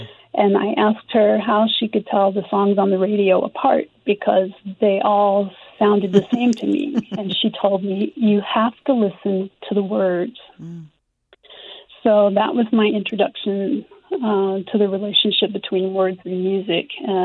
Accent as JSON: {"language": "English", "town": "Wichita", "region": "Kansas", "country": "United States", "tie": "born or raised there", "said": "I grew up in Wichita, Kansas."}